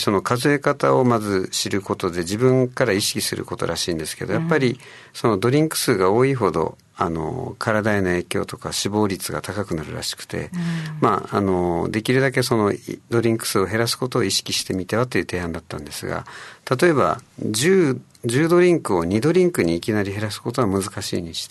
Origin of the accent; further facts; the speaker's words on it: Okinawa, Japan; 私たち沖縄の人がどれだけお酒を飲んでいるかを一人一人に自覚してほしい